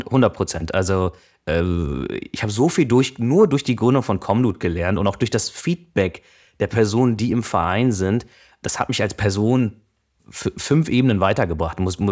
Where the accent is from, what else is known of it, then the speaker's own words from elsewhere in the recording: Buxtehude, Lower Saxony, Germany; also ich bin in Buxtehude aufgewachsen, die Stadt gibt es wirklich